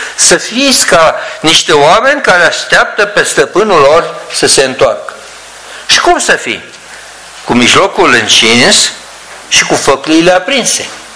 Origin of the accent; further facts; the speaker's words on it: Câmpulung, Argeș, Romania; când eu am locuit și am copilărit în Câmpul Lung. Și acolo era o stațiune de munte, așa, la poalele munților, era mai răcoare decât în București.